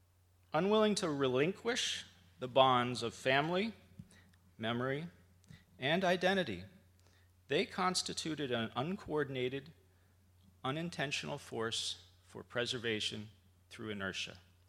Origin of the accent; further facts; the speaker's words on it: Philadelphia, Pennsylvania, United States; And I grew up in Philadelphia, and I walked down 16th Street past the Racquet Club